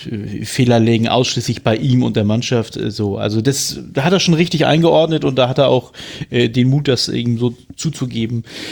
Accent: Hamburg, Germany; Ich als Hamburger darf das, ich als HSV.

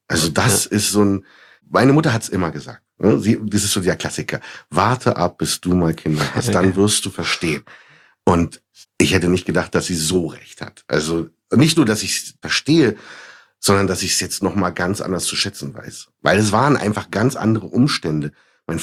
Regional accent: Berlin, Germany; Und meine Mutter kam ja nach Deutschland in den 70er Jahren, um bei Siemens zu arbeiten. Deswegen bin ich ja in Siemensstadt auch groß geworden.

